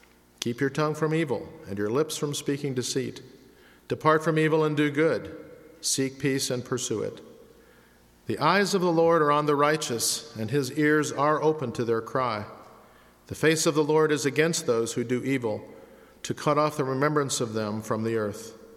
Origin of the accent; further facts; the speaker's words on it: Midwest, United States; Now, I'm from the Midwest.